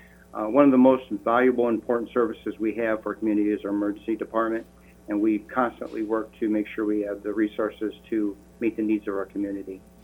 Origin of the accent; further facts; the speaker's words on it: Illinois, United States; We're all from Macoupin County, born and raised, so to speak.